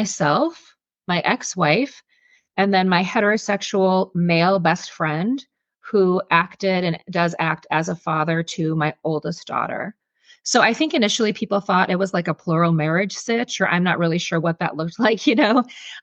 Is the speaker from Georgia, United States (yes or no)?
no; St. Louis, Missouri, United States; And so I was raised in St. Louis, where Crossroads is pretty prevalent.